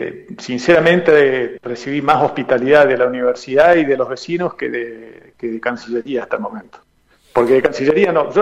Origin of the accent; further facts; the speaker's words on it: Argentina; para que nos acepten como ciudadanos argentinos para regresar a nuestro país.